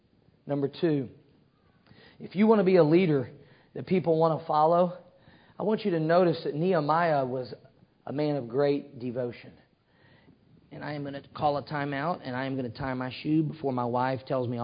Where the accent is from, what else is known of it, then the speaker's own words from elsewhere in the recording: Cape Girardeau, Missouri, United States; I pray for my hometown, Cape Girardeau, Missouri.